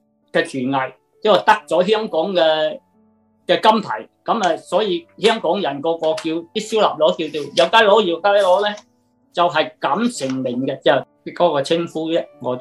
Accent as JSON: {"language": "Cantonese", "country": "China", "said": "我哋中國人都話齋啦"}